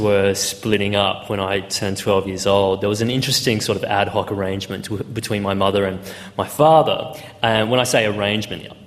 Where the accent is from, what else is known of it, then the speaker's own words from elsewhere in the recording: Queensland, Australia; we grew up on the Sunshine Coast, and about an hour and a half north of Brisbane. And the Sunshine Coast is probably most well known for its beaches. And we were a Chinese-Australian family, two parents, five kids.